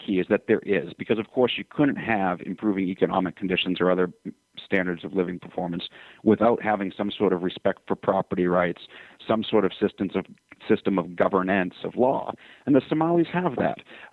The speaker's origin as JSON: {"language": "English", "region": "Massachusetts", "country": "United States", "said": "The first child labor law in the United States was my home state, Massachusetts."}